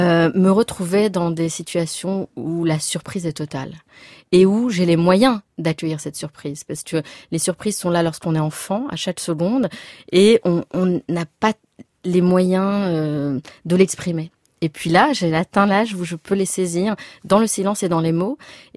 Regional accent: Nice, Provence-Alpes-Côte d'Azur, France; je suis née à Nice, j'ai grandi à quelques mètres de la promenade des Anglais

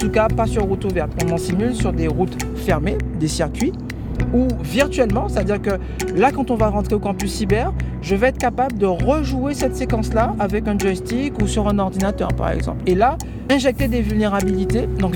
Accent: Guadeloupe; parce que je suis Guadeloupéen.

